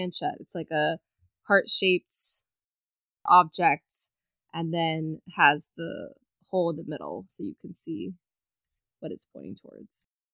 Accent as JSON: {"language": "English", "region": "Maryland", "country": "United States", "said": "So Ouija actually created a name in Baltimore, Maryland, which I'm from Maryland."}